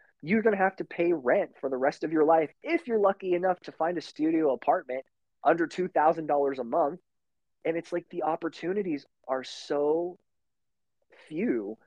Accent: United States; But it really breaks my heart as an American. And this is the only country I'm ever going to live in.

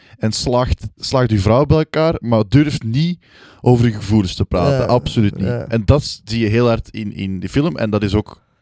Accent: Flanders, Belgium; Waarom hebben wij als Vlamingen zo'n fascinatie met het gebroken gezin?

